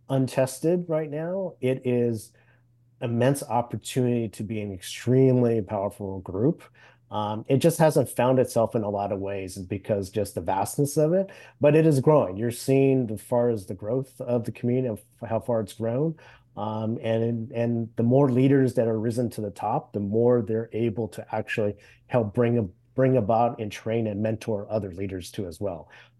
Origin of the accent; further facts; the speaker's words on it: United States; born there; I'm Chinese American. And though I'm, you know, I was born here in this country, I have no relatives back in China